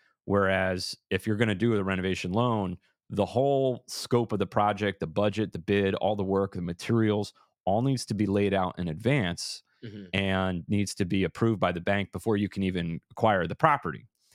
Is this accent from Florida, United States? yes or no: no; Madison, Connecticut, United States; And I was living in an old Lyme. It was kind of quiet. I grew up in Madison.